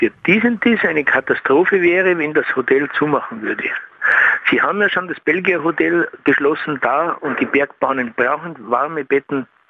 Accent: Bavaria, Germany; Bei uns in Bayern sagt man, die Sache muss streng geheim bleiben.

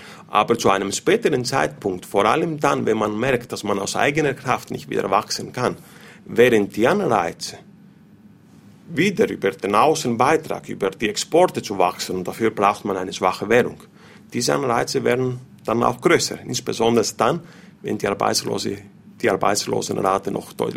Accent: Greece; Als Grieche bin ich schon zuversichtlich, als Ökonom etwas weniger.

